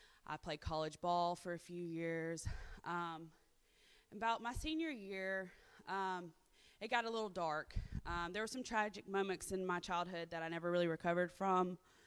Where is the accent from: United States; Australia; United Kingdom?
United States; Florida; also born or lived in Dothan, Alabama; I was born in Dothan, but I was raised in Florida.